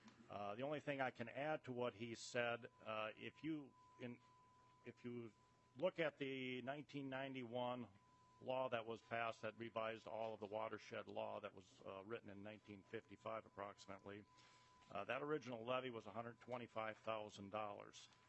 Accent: Osakis, Minnesota, United States; I'm from Osakis, Minnesota.

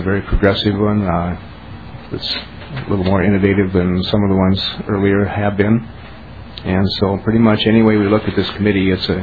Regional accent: Minnesota, United States; The part of Minnesota that I grew up in the Red River Valley, if I take my old high school bus route, there are three occupied farms on that route now.

